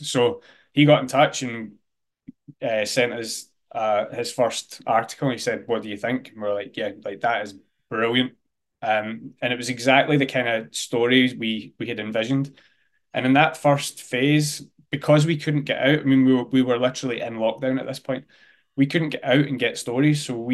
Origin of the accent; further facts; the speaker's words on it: Glasgow, Scotland, United Kingdom; I'm from Glasgow, and if you're an athletic person in Glasgow, you play football and that's it.